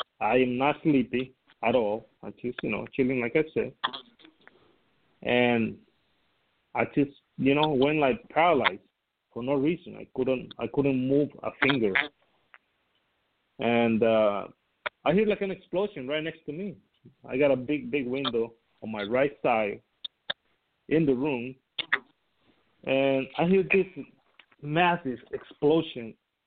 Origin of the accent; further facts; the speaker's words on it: Costa Rica; now in United States; I'm originally from Costa Rica. I moved to the States back in 1997, so it's been a minute. but before I move up here, yeah, I used to have something going on back in Costa Rica.